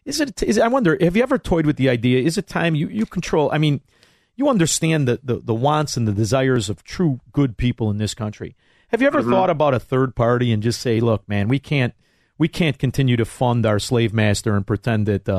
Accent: Illinois, United States; You have to remember I'm from Illinois.

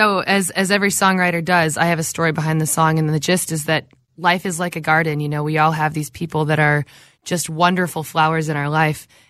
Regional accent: Minnesota, United States; probably because I'm from Minnesota.

